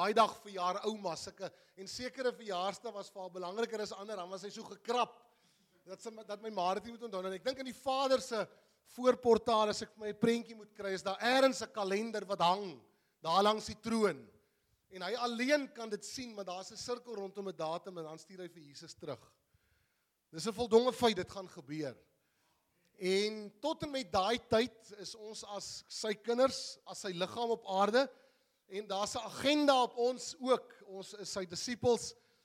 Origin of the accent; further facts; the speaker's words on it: Durban, KwaZulu-Natal, South Africa; Hy doen iets in Durban wil waar ek vandaan kom ook.